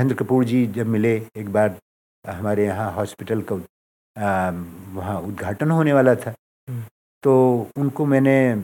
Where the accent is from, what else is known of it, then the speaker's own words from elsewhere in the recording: Sultanpur, Uttar Pradesh, India; वहाँ के यूपी में, मैं सुल्तानपुर का रहने वाला हूँ